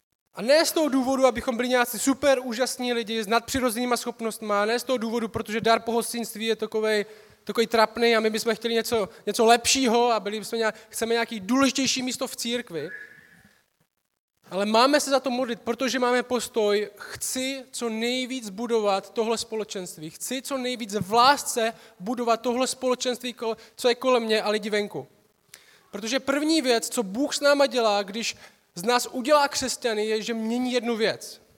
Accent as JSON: {"language": "Czech", "town": "Šumperk", "region": "Olomouc Region", "country": "Czechia", "said": "jsem ze Šumperka, jak bylo řečeno."}